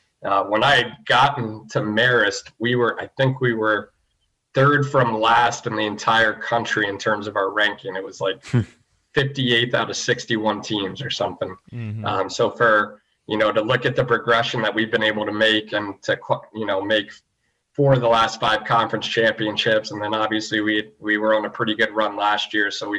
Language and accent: English; Columbia, United States; Really lucky to do that growing up in Columbia.